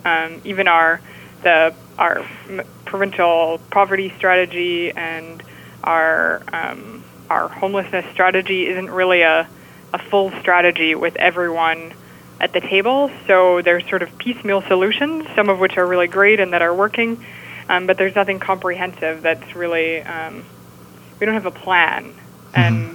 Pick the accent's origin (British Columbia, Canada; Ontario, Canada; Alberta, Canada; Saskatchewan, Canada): Alberta, Canada; Calgary; I'm from Calgary, and during the boom in Calgary